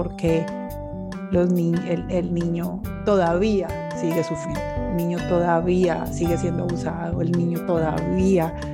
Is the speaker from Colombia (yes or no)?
yes; Colombia; now in Florida, United States; Nosotros somos colombianos, vivimos en el estado de la Florida, en los Estados Unidos.